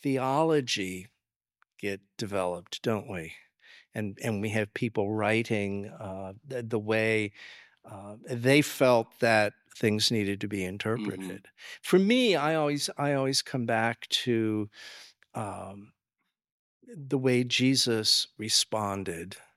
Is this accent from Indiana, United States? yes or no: no; Washington, District of Columbia, United States; I grew up in Washington, D.C., and there's always a celebration going on for something somewhere that is patriotic.